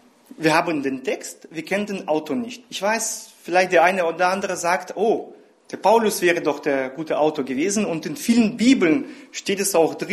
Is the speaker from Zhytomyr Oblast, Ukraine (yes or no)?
yes; Berdychiv, Zhytomyr Oblast, Ukraine; now in Berlin, Germany; Ich komme jetzt nicht aus Odessa. Meine Frau kommt aus Odessa und ich komme aus einer kleinen Stadt Berdichev.